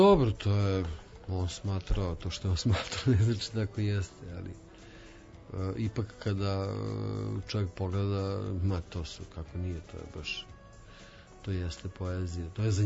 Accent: Zemun, Belgrade, Serbia; kad sam pričao da sam odrastao u Zemunu

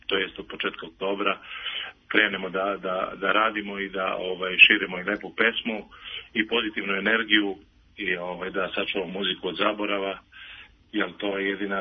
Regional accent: Šumadija and Western Serbia, Serbia; kod nas u Šumadice kaže Srce nije tamburica

